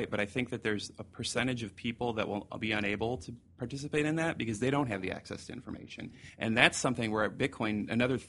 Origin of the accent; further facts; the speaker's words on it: Detroit, Michigan, United States; okay, I'm from Detroit.